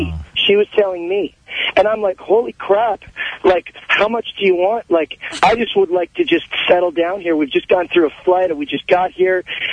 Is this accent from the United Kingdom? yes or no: no; Canada; I'm from Canada. I lived in Canada